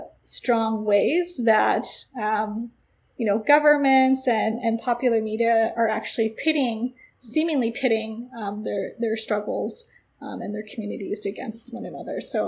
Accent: Oceanside, California, United States; I grew up in Oceanside, California, kind of in the shadow of Camp Pendleton

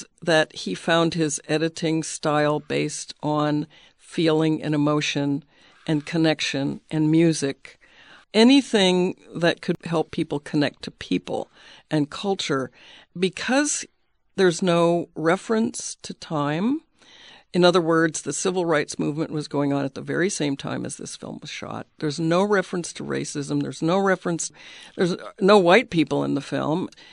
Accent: Appalachia, United States; I grew up partly in Appalachia, too, and saw white poverty, extreme white poverty, southern white poverty.

